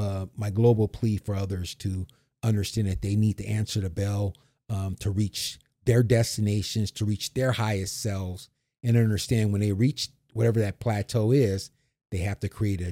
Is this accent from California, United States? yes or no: yes; San Diego, California, United States; also born or lived in Washington; So I'm from San Diego and I live in San Diego, but also I've lived in other spots throughout